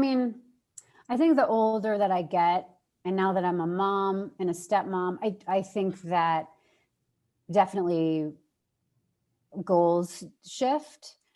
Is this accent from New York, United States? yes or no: yes; New York City, New York, United States; I mean, I'm from New York. I love it there. I was living in the city. I was living in New York City at the time.